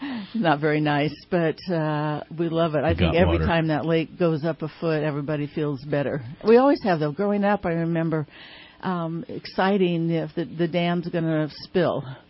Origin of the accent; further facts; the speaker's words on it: California, United States; Not recently, but I did growing up on Shasta Lake.